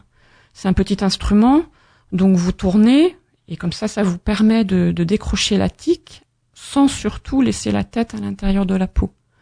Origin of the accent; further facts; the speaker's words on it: Brittany, France; j'étais en vacances en Bretagne, donc c'est mon... C'est mon pays d'origine, c'est ma terre natale.